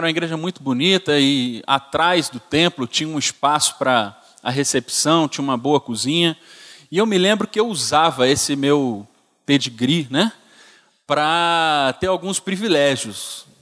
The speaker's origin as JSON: {"language": "Portuguese", "town": "Recife", "region": "Pernambuco", "country": "Brazil", "tie": "born or raised there", "said": "Eu lembro, quando eu era pequeno, meu pai era pastor lá em Recife, nasci em Recife"}